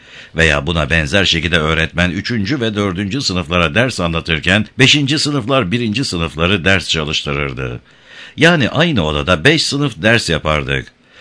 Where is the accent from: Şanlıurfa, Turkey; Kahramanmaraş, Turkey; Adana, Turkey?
Kahramanmaraş, Turkey; Karabiyikli; Hukuken Maraş'a ama diğer açılardan fiilen Gaziantep'e bağlı Karabıyıklı köyünde doğup büyüdüm.